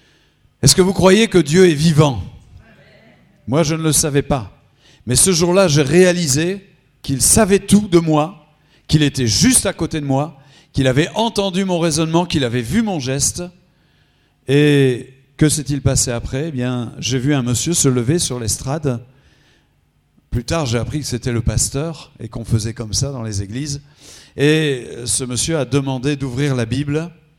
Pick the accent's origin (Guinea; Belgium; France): France; Dunkerque, Hauts-de-France; Je suis de Dunkerque, hein, je suis du Nord.